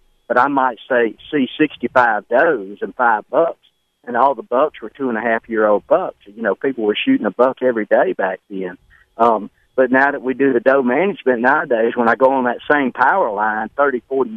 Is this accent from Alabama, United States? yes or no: yes; Alabama, United States; here in Alabama, or at least where I'm from Alabama, live in Macon County, Alabama.